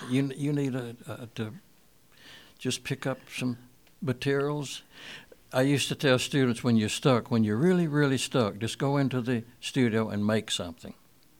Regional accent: the South, United States; Well, that comes from being growing up in the South.

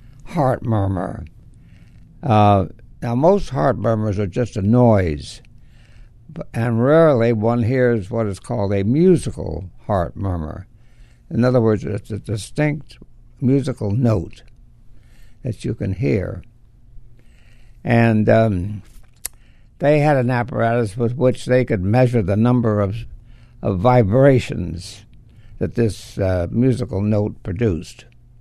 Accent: San Jose, California, United States; born there; Well, I was born in San Jose, California. And I was born in my mother's home, not in any hospital.

